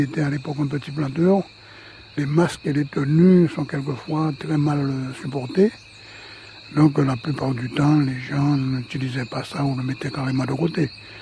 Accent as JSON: {"language": "French", "town": "Capesterre-Belle-Eau", "region": "Guadeloupe", "country": "France", "tie": "born there", "said": "Oui, je suis né ici à Capesterre-Belle."}